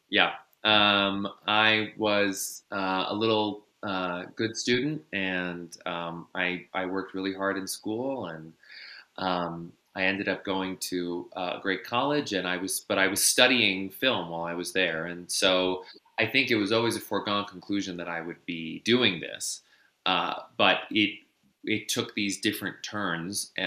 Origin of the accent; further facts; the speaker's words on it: New York City, New York, United States; New York City.